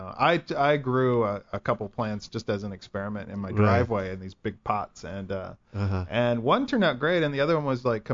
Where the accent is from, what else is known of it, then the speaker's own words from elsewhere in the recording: Kansas, United States; moved away as an adult; now in Los Angeles, United States; I've lived here about 25 years, so maybe longer. But I'm originally from Kansas.